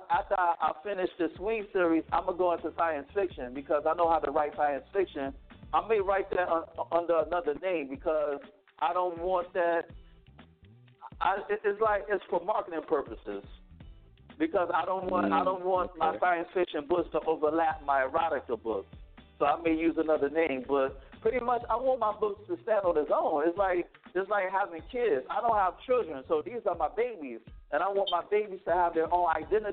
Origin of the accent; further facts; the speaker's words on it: Chicago, Illinois, United States; Like I'm from Chicago, right? So when I was growing up, when everybody was rocking French braids and baldies, I was rocking locks.